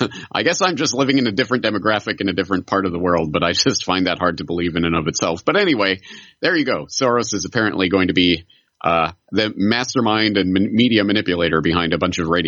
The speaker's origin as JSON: {"language": "English", "country": "Canada", "lives_now": "Japan", "said": "I'm a Canadian in Japan"}